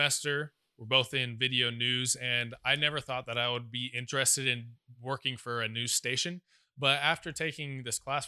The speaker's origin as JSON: {"language": "English", "town": "Edmond", "region": "Oklahoma", "country": "United States", "said": "Because I'm originally from Edmond, Oklahoma, and it was close, and it was cheaper for the most part."}